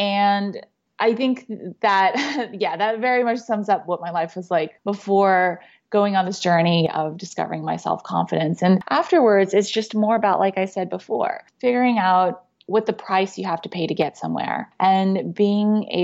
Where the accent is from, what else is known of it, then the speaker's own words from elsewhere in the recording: Texas, United States; So I was raised in Texas. So I guess more than anything, I consider myself at the core a Texan. But my parents were or are Asian or Asian immigrants.